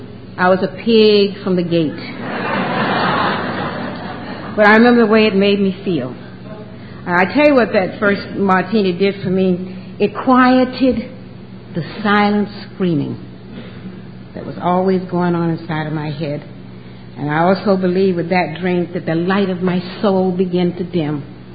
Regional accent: Atlanta, Georgia, United States; I'd never seen alcohol because Georgia was a dry state when I grew up in Atlanta.

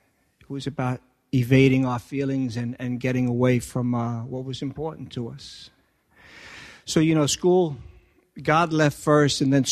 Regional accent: Woodside, New York, United States; I grew up in Woodside, Queens.

